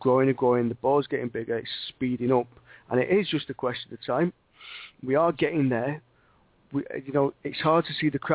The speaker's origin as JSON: {"language": "English", "region": "England", "country": "United Kingdom", "said": "As English people, how often do we do it?"}